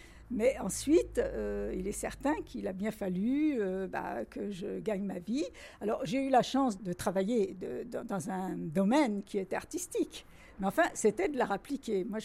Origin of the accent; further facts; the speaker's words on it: Reims, Grand Est, France; born there; je suis née à Reims et j'ai fait mes études aux Beaux-Arts de Reims.